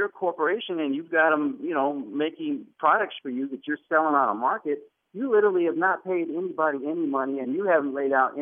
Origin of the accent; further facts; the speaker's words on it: Chicago, Illinois, United States; also born or lived in Los Angeles; I was actually living in L.A. I'm in Chicago now. I'm from Chicago, but I was living in L.A. in 2009, I believe it was, when I originally heard about it.